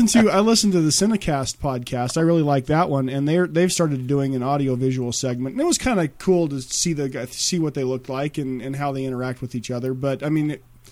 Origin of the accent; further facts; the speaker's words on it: Colombia; I'm from Colombia.